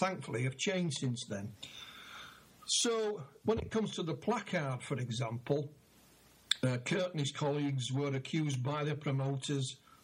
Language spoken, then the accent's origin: English; Yorkshire and the Humber, United Kingdom; Again, please excuse my pronunciations. I come from Yorkshire, Martin. I'm not even good at English.